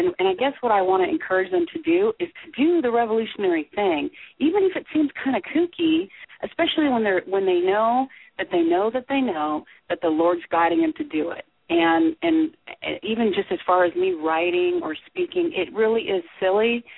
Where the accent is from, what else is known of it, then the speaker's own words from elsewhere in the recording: California, United States; I'm apparently to the Southern girls out here, I'm from the North, even though I keep trying to tell them California's West.